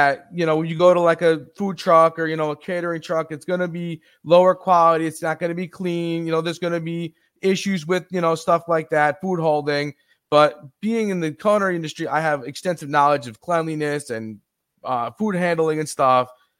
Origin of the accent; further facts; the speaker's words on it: New York, United States; Well, I've only been to the city once. I'm actually from upstate, but I've been to the city.